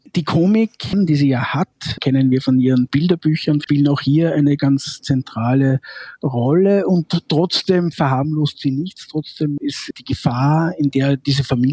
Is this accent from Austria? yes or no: yes; Austria; Es ist eine tolle Geschichte aus der österreichischen Provinz. Es ist ja nicht weit von der Gegend, wo ich aufgewachsen bin.